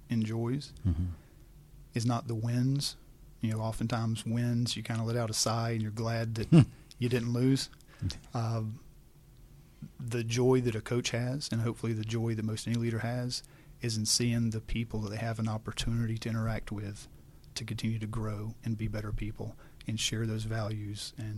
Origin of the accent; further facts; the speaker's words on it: Georgia, United States; Growing up in Georgia, mm-hmm. very familiar with the Georgia Bulldogs